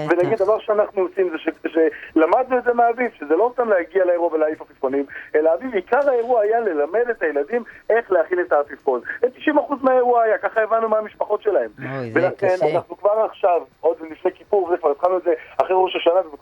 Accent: Ashdod, Southern District, Israel; האמת שהיה לי בתור ילד, גדלתי באשדוד

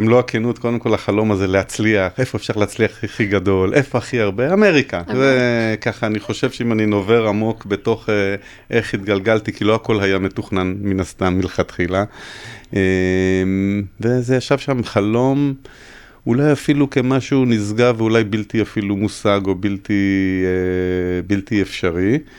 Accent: Ra'anana, Center District, Israel; בתור ילד שגדל ברעננה, ומבחינתי הייתי אוכל קודם כל בבית

